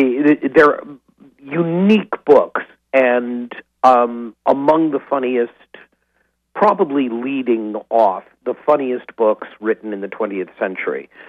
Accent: Detroit, Michigan, United States; Again, as an American from Detroit, it's not a name I was familiar with. And when I went back to the States in the late 60s

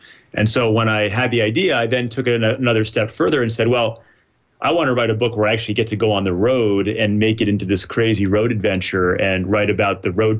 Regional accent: Rhode Island, United States; I grew up in Rhode Island and went down to the local pharmacy with my allowance every week to buy wax packs in the late 80s

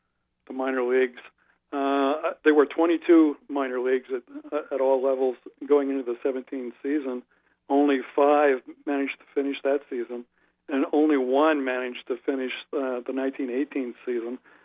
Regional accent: Columbus, Ohio, United States; He's from my hometown, Columbus, Ohio, so that was part of it.

